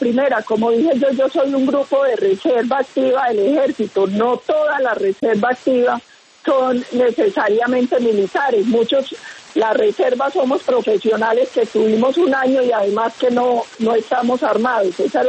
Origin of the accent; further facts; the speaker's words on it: Antioquia, Colombia; yo soy paisa montañera y hablo con muchos dichos